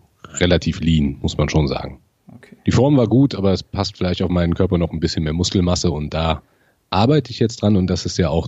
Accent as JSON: {"language": "German", "region": "North Rhine-Westphalia", "country": "Germany", "said": "ich komme aus der Nähe von Siegen"}